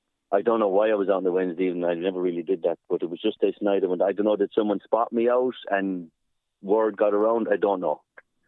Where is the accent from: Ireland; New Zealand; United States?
Ireland; Ennis, Munster; People would be looking at you in the streets down here in my hometown.